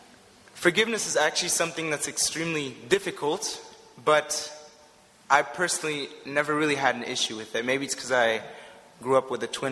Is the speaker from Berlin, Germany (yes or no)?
yes; Berlin, Germany; And I grew up here in Berlin, so Berlin has a special place in my heart.